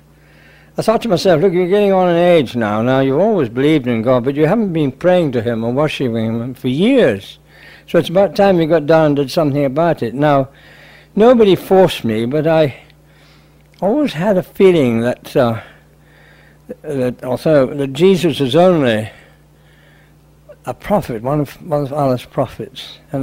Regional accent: Scotland, United Kingdom; Well, I was born in Scotland a long time ago.

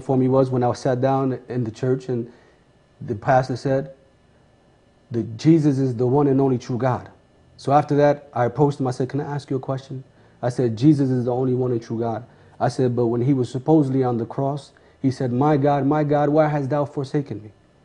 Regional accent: New Jersey, United States; because we're from New Jersey originally.

